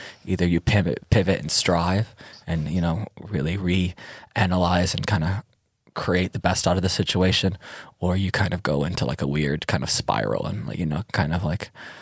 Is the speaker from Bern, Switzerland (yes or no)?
yes; Bern, Switzerland; now in Ibiza, Spain; From Bern, yeah.